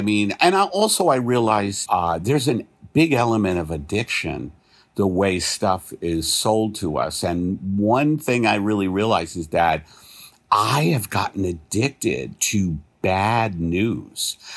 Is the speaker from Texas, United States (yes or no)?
no; New York, United States; Like I'm from New York, so I love the Rangers in hockey.